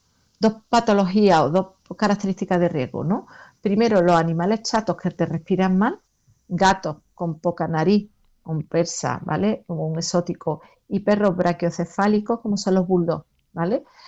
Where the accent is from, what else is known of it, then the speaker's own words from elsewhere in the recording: Córdoba, Andalusia, Spain; now in Cádiz, Spain; en Córdoba, de donde yo soy, el golpe de calor se da con 40 y tanto